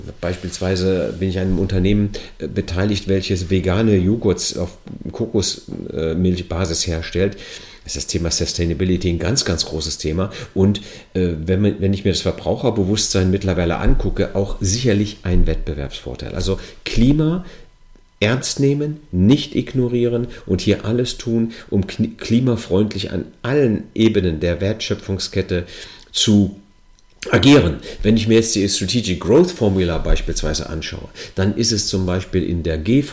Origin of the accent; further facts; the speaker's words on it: Rhineland-Palatinate, Germany; wie man bei mir zu Hause im Südwesten sagt. Ich komme aus der Nähe von Trier in Rheinland-Pfalz.